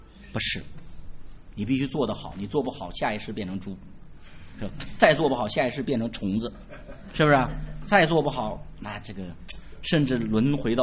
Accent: China; 甚至像中国人当中，我们是中国人，

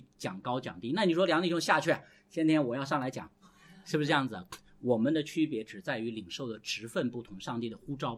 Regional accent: Inner Mongolia, China; 我们小的时候，我是在内蒙古长大的

